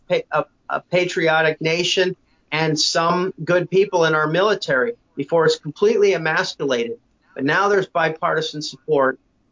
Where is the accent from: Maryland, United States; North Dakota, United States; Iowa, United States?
Iowa, United States; there was a right to duel in my home state of Iowa until it was removed from the Constitution in 1992.